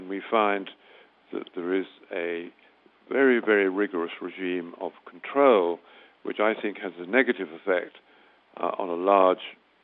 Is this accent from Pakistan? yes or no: no; United Kingdom; I'm British. I divide my time between the UK and the US